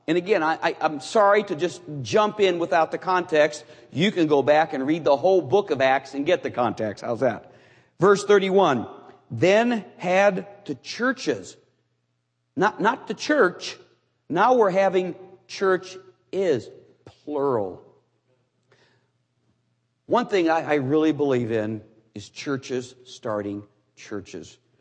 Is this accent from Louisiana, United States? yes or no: no; Cleveland, Ohio, United States; Do you know there's no independent Baptist church in Cleveland, Ohio? Not one. That's my hometown.